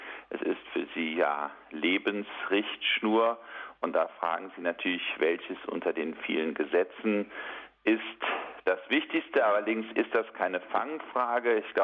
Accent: Cologne, North Rhine-Westphalia, Germany; Ich bin ja Kölner.

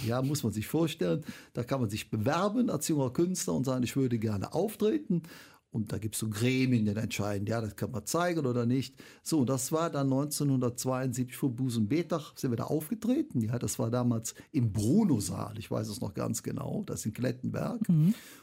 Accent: Cologne, North Rhine-Westphalia, Germany; ich komme aus St. Quirinus, Köln-Mauernheim, das ist der kleinste Stadtteil Kölns.

